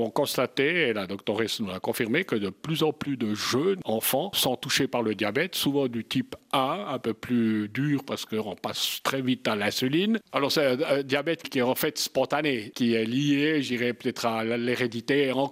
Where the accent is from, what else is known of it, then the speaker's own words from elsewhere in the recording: Saint-Imier, Bern, Switzerland; J'ai des contacts plutôt sur Saint-Imier, puis je suis de Saint-Imier